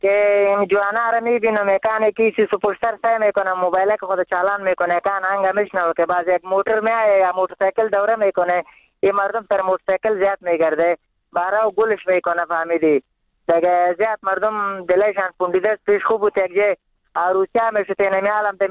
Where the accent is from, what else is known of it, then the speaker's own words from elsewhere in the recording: Nangarhar, Afghanistan; ما افغان هستم، من انگرار